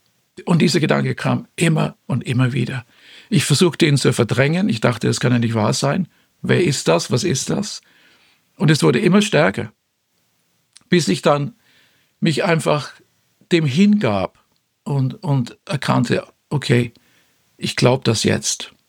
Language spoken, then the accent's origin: German; Nuremberg, Bavaria, Germany; Aber ich bin also in Nürnberg aufgewachsen. Und unsere Familie, typische Mittelklasse.